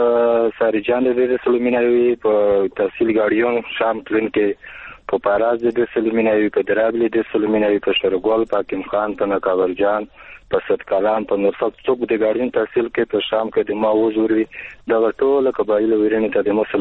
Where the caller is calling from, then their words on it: Khost, Afghanistan; د خوست ولایت نه یم